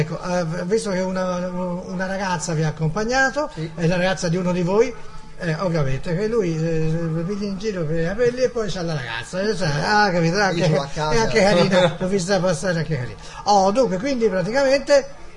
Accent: Florence, Tuscany, Italy; allora, ragazzi, sono fiorentino, sei fiorentino.

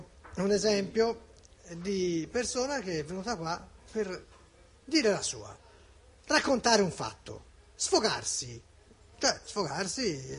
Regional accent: Florence, Tuscany, Italy; siamo un po' bischeroni, un po' a volte noi fiorentini

